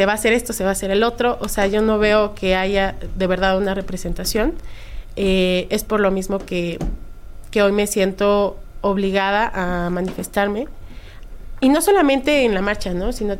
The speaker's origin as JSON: {"language": "Spanish", "country": "Mexico", "said": "yo pertenezco a México"}